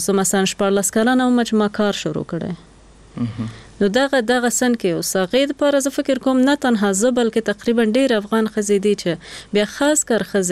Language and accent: Pashto; Nangarhar, Afghanistan; مونږ خو د جلال آباد یو کلی نه یو، لری کلی نه یو، بله، او لری ولسوالۍ خېوی ولسوالۍ نه